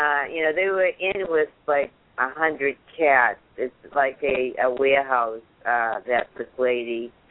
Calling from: Florida, United States; I'm calling in from Florida.

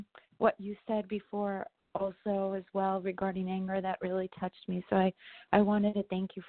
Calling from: New York, United States; I'm in New York.

